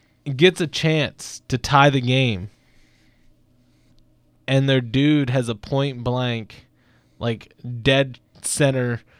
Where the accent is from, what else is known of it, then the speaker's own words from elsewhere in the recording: Maryland, United States; I'm from Maryland, so I'm a little biased towards that.